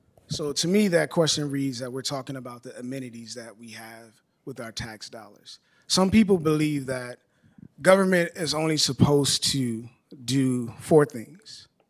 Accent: Milwaukee, Wisconsin, United States; So let me just first start by saying I'm from Milwaukee.

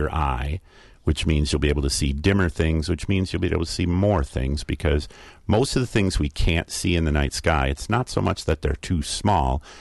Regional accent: St. Paul, Minnesota, United States; I grew up in St. Paul, and we had street lights, but they lit up the street.

